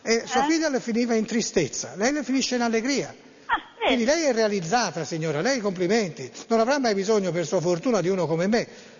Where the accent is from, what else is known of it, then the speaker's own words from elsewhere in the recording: Florence, Tuscany, Italy; Io sono di Firenze